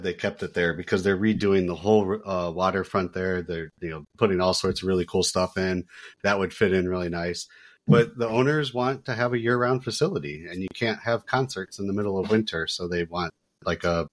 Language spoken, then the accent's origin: English; Toledo, Ohio, United States; Yeah, I'm originally from Toledo, and Detroit was my closest city for all the sports teams.